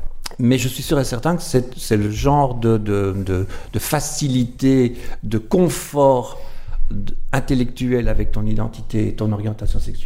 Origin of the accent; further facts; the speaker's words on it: Wallonia, Belgium; born there; Je suis né dans le Borinage, qui est donc le pays... c'est là où il y avait des charbonnages